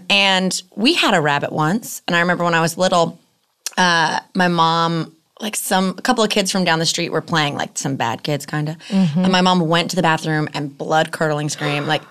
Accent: North Carolina, United States; I'm from North Carolina.

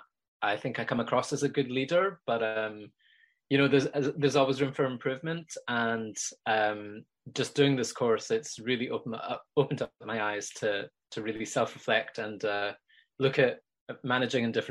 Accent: Scotland, United Kingdom; I'm from Scotland.

